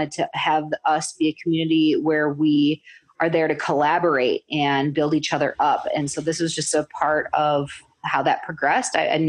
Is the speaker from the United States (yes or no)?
yes; Madison, Wisconsin, United States; Well, I am from Madison, Wisconsin, and I have a few things going on all in the beauty industry.